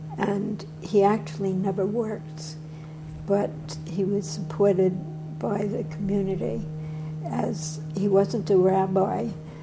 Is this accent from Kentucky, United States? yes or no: no; Brooklyn, New York, United States; born there; And I was born in Kings County Hospital, which is where we lived in Brooklyn.